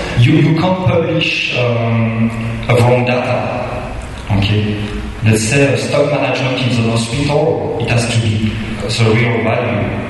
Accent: France; I came from France. So you know, from France, Singapore, Malaysia is very close.

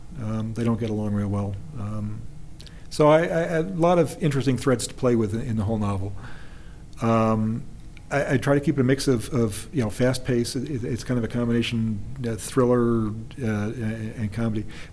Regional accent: Canada; from the couple of cuts from 4,000 as a Canadian astronaut candidate.

